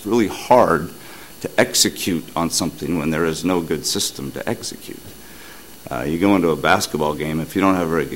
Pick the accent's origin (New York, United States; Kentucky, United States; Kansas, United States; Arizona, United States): Arizona, United States; Mesa; also born or lived in California; I'm a native of Mesa, almost born. I was born in California, but grew up here my entire life, attended all the Mesa public schools.